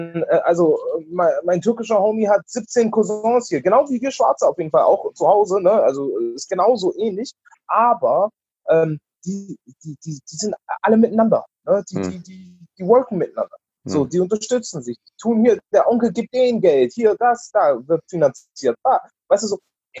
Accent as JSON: {"language": "German", "town": "Stuttgart", "region": "Baden-Württemberg", "country": "Germany", "tie": "born or raised there"}